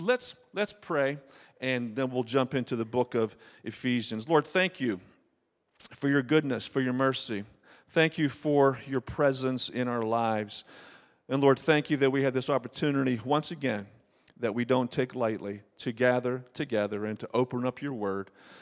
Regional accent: Beaver Falls, Pennsylvania, United States; So I'm from Beaver Falls, PA, which is about 4 hours west of here, almost to the Ohio line.

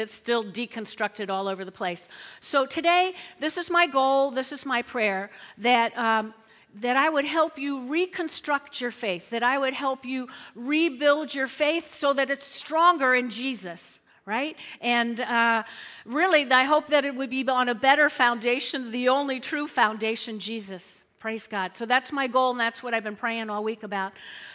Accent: New Jersey, United States; Now, I'm from North Jersey. That's the home of the Italians, okay?

